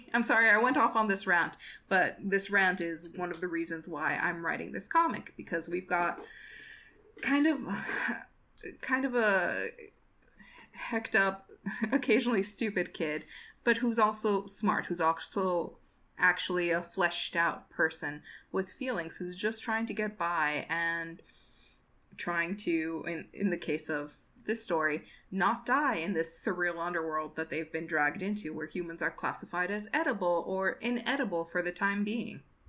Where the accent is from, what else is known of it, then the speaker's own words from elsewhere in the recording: Ciudad Juárez, Chihuahua, Mexico; I am from Juarez, Mexico.